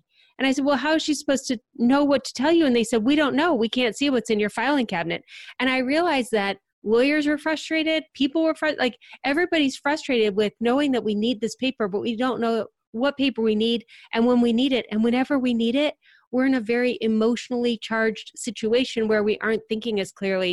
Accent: Ohio, United States; now in Cincinnati, United States; I grew up in the Akron-Cleveland area

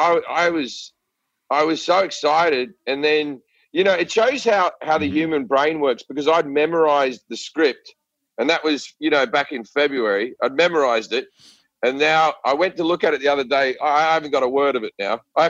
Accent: Australia; accent: Australian; But my accent, if you're in a movie, they have to write a bit of dialogue where they go, where they go, oh, well, you know him. He's Australian.

